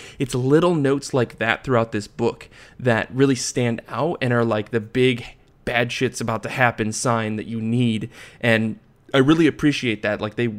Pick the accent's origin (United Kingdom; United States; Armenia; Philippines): United Kingdom; now in France; I'm also British in France.